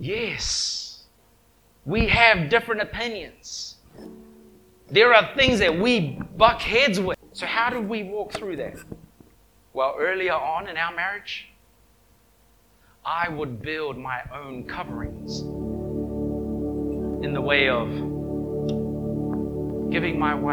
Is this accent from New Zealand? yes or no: yes; Wellington, New Zealand; I was the oldest in my family, growing up in Wellington, New Zealand.